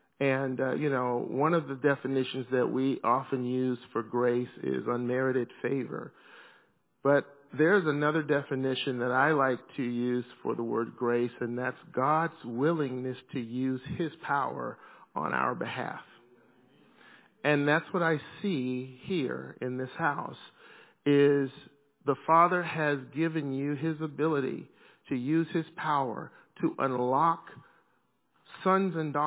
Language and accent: English; Alabama, United States; I'm from Alabama. I'm Southern born and Southern bred, as the group … would say.